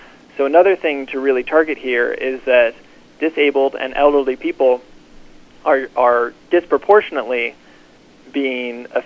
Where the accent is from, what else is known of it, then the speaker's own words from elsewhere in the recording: North Carolina, United States; And I come from North Carolina, and so we see this across a lot of Republican-led states.